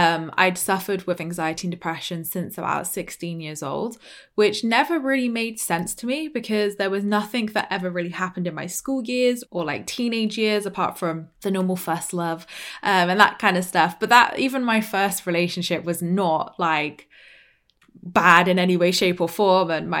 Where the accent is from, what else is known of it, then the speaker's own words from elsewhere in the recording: South West England, United Kingdom; Like I'm just … from Dorset.